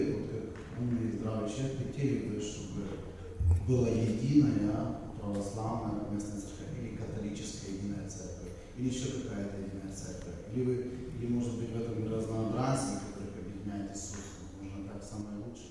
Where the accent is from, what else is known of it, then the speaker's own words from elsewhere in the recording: Western Ukraine, Ukraine; Я из Западной Украины.